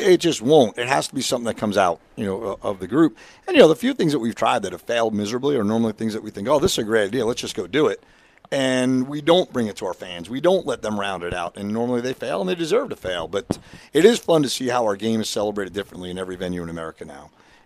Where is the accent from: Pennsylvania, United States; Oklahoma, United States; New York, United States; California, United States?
New York, United States; Long Island; Pretty dumb kid growing up on Long Island following the Rangers, not the Islanders.